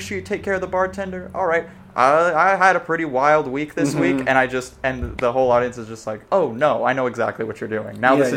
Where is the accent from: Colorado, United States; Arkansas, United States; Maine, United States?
Arkansas, United States; Little Rock; now in Austin, United States; I am from Austin. I've lived in Austin for 15 years.